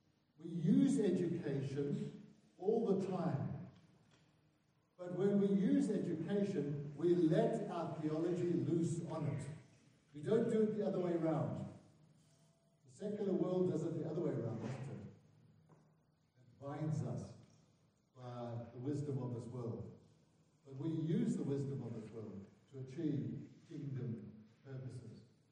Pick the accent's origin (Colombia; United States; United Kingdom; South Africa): South Africa; KwaZulu-Natal; I am a South African, born and bred in what we now call KwaZulu-Natal. It used to be just called Natal back then.